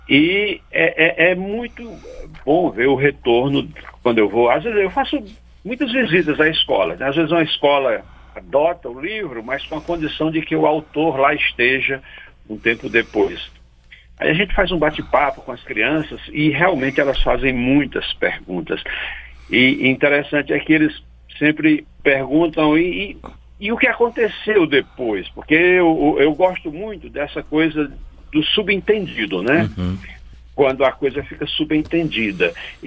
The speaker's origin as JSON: {"language": "Portuguese", "region": "Ceará", "country": "Brazil", "tie": "born or raised there", "said": "Eu fui alfabetizado lendo cordel. Eu sou do interior do Ceará, mas da zona rural. E lá onde eu morava não tinha escola."}